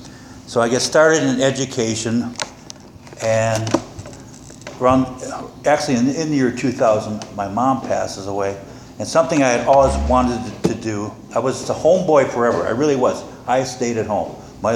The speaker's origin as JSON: {"language": "English", "town": "Milwaukee", "region": "Wisconsin", "country": "United States", "tie": "born or raised there", "said": "I grew up in the Midwest. I was born in Milwaukee, Wisconsin. That's Brewtown, in case you didn't know or forgotten or are coming in from someplace else."}